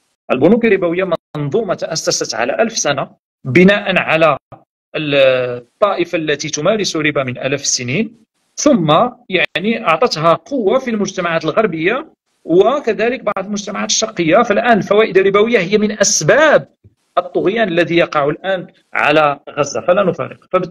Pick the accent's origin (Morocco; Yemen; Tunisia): Morocco; كما يقال عندنا في المغرب حلوا في قرموس